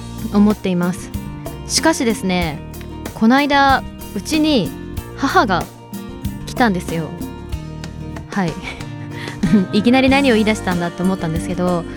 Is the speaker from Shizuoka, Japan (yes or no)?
yes; Shizuoka, Japan; 、まあ静岡県ね出身で